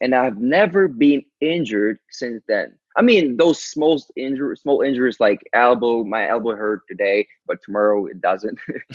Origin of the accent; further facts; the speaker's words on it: Ukraine; English is a second language; they're from United States, I'm from Ukraine. I barely spoke English at the time.